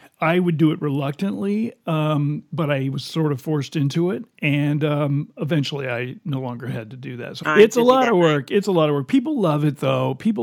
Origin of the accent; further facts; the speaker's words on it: Indiana, United States; Where I grew up in Indiana, people seem to like hot tamales.